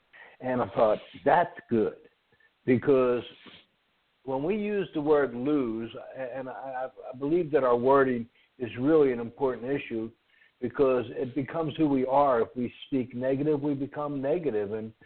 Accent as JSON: {"language": "English", "region": "Northeast", "country": "United States", "said": "I moved to the South, and I'm from the Northeast, and I was kind of gruff"}